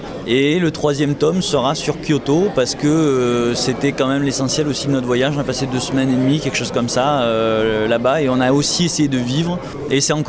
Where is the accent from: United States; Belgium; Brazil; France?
France; Et dès qu'on dit qu'on est français, alors là, c'est formidable.